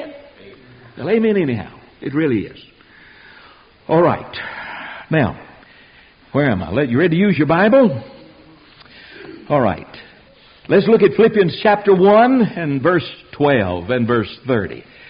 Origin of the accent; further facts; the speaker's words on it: United States; accent: American; And they took me in there, and of course they picked up my accent. Hey, Yank, we got a Yank.